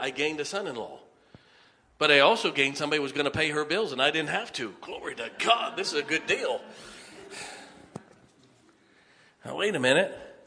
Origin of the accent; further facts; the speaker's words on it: Canton, Ohio, United States; I grew up in Canton, Ohio. I got saved at Canton Baptist Temple and baptized at Central Baptist until I left for Bible college.